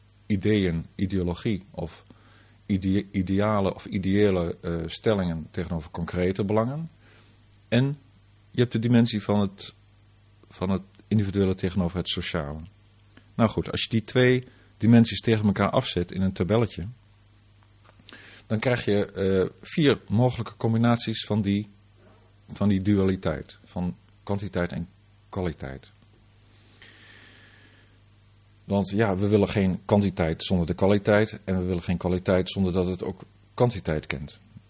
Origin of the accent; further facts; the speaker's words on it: Netherlands; Wij zijn Nederlanders en wij willen werk hebben en wij willen saamhorig zijn.